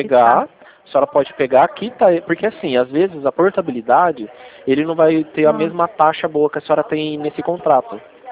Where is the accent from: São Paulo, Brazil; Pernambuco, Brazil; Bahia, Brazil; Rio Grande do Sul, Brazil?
São Paulo, Brazil; Rio Claro; A gente é de Rio Claro.